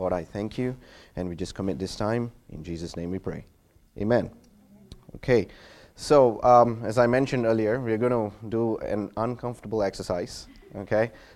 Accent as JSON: {"language": "English", "country": "Malaysia", "said": "I'm from Malaysia. Well, my grandparents are from India, so that's why I look like Indian. All right, so, but I'm Malaysian first, then Indian. So I speak Malay language, Indonesian"}